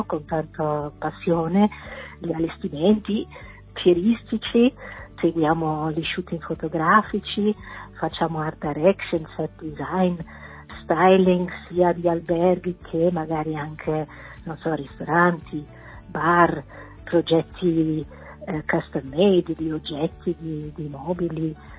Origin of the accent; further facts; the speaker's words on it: Netherlands; born there; Italian is a second language; Amo la luce, e spesso dove sono nata io in Olanda manca